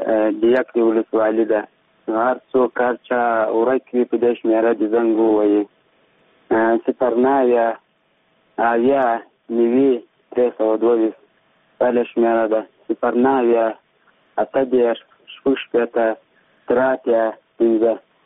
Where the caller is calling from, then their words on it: Ghazni, Afghanistan; زه الحمدللہ یم د غزنی ولایت څخه اړیکه نیولې ده.